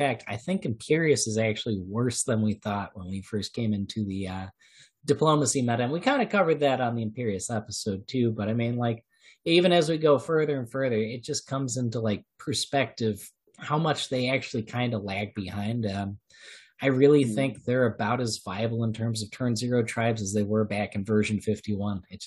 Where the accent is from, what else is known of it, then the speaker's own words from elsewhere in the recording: Michigan, United States; accent: Michigan; It's got to be my Michigan accent. It's like, here I'm saying, well, let's barter, and you know, I'm saying let's barter rabbits and stuff, but you know, barter, yeah. Yes, we just don't have T's where I come from.